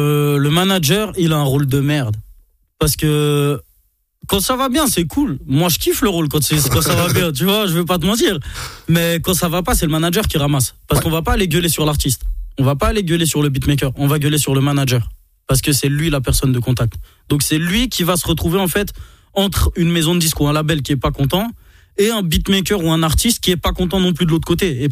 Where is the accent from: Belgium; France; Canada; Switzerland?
Switzerland; Geneva; Ouais, moi, j'ai grandi à Genève. Après, je suis venu ici.